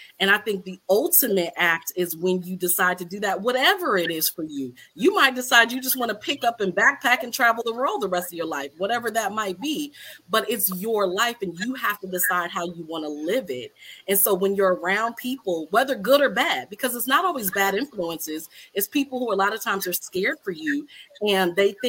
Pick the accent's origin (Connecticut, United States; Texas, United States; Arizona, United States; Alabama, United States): Connecticut, United States; I'm originally from Connecticut, and my parents are first generation college.